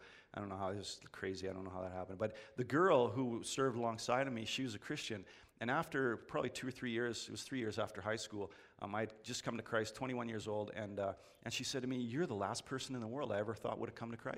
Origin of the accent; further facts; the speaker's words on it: Battleford, Saskatchewan, Canada; I grew up in Battleford on a farm there